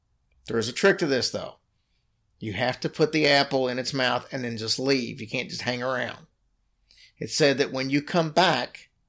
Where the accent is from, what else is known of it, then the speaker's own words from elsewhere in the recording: Kentucky, United States; we wanted to chime in on the legend of the Donkey Tree, since we are also from Kentucky.